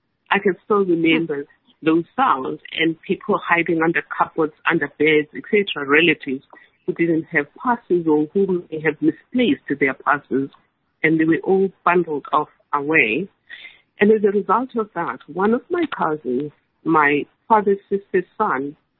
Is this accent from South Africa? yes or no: yes; Soweto, Gauteng, South Africa; also born or lived in Johannesburg / Eswatini; I grew up in Soweto. I was born in Joburg and raised in a working class family in Soweto.